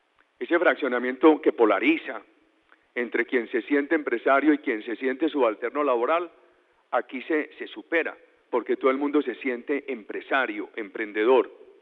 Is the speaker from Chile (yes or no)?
no; Antioquia, Colombia; Y no es un patrimonio de mi patria chica, de Antioquia, es un patrimonio de todo el país.